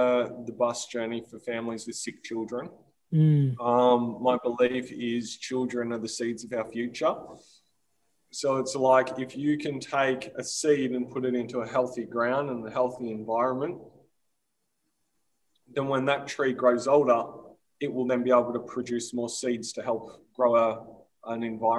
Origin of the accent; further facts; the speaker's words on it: Victoria, Australia; the second door I knocked on was a lady from my hometown, 4 hours north of Melbourne.